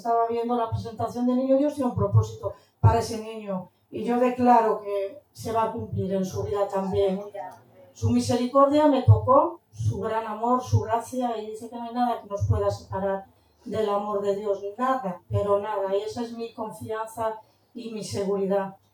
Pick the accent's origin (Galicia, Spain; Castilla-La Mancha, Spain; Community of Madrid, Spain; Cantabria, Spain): Galicia, Spain; Santiago de Compostela; yo sé que muchos ya me conocéis, soy de Santiago